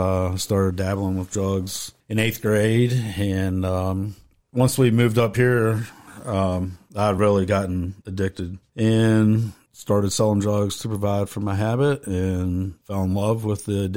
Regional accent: Tennessee, United States; Whenever we lived in Tennessee, I was raised in Tennessee

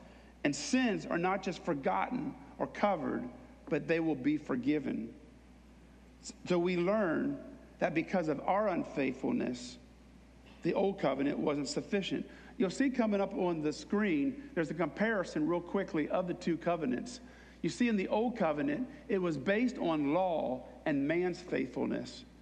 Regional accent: Pennsylvania, United States; When I was a kid, I grew up near Lancaster, Pennsylvania.

